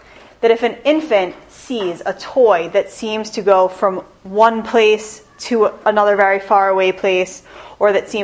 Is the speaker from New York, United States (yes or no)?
no; New Jersey, United States; I'm from New Jersey originally. When I first got married, we lived in Washington Heights.